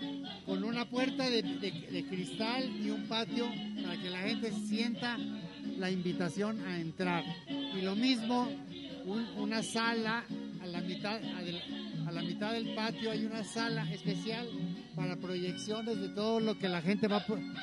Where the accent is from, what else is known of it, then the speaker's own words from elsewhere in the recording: Guadalajara, Jalisco, Mexico; born there; yo nací en Guadalajara.